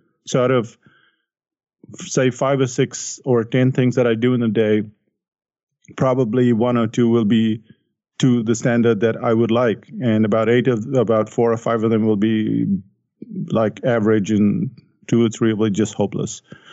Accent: India; Well, that's the way I grew up in India.

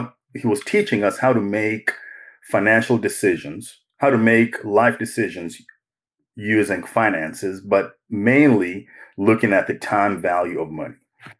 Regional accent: Kenya; moved away as an adult; now in United States; I was born overseas. I was born and raised in Kenya. And my family moved to the United States when I was 18. This is in 1998. I had just finished high school. We settled in Knoxville, Tennessee.

